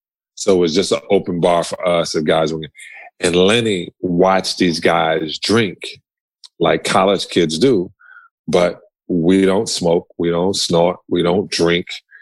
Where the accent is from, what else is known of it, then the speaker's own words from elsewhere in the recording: New York, United States; And I'm from New York.